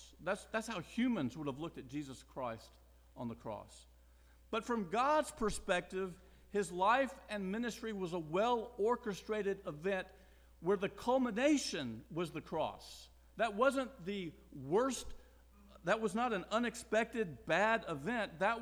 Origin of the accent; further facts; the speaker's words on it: the South, United States; Now, as a Southerner, trust me, you don't want to try that in other places in the country